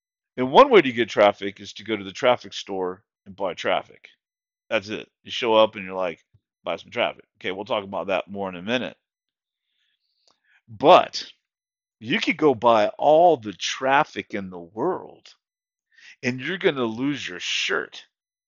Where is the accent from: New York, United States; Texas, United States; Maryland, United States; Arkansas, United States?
Texas, United States; You can tell I'm probably from the South, from Texas.